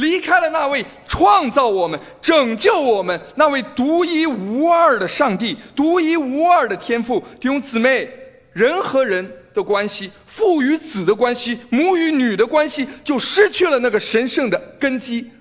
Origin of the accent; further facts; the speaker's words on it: China; 所以哎，我们中国人有一句话说，养儿方知父母恩，对吧？